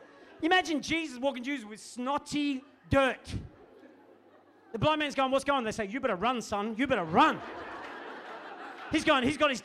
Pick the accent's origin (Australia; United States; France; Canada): Australia; Adelaide, South Australia; now in Melbourne, Australia; I grew up in Adelaide, but then we moved to Melbourne. And in Melbourne, we lived in this townhouse.